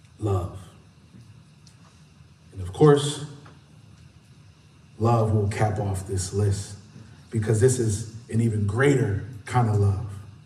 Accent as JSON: {"language": "English", "town": "Philadelphia", "region": "Pennsylvania", "country": "United States", "tie": "born or raised there", "said": "This is the word from my hometown, Philadelphia. City of brotherly love."}